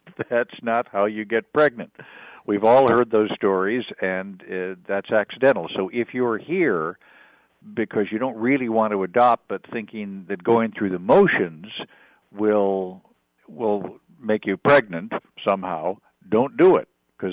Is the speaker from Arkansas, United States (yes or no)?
no; Chicago, Illinois, United States; I'm from Chicago, as you know, and I have no problem with putting a little cash in an envelope to help things along.